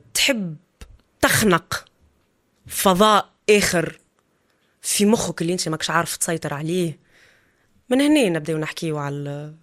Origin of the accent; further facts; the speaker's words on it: Tunisia; ما نعرفش أنا واحد تونسي